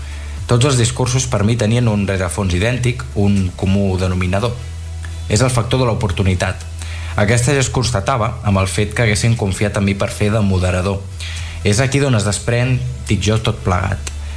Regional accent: Calonge, Catalonia, Spain; El passat 1 de juny, al meu poble, Calonge i Sant Antoni, va tenir lloc la celebració dels 40 anys

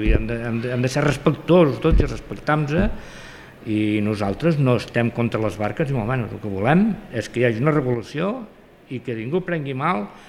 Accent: Catalonia, Spain; jo soc nascut als 50, sí, soc nascut allà a Franc, he viscut sempre arran de costa, he viscut amb el meu avi que era pescador, el meu pare també

